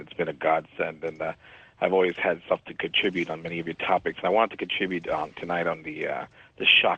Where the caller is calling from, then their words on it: New Jersey, United States; I'm calling from New Jersey.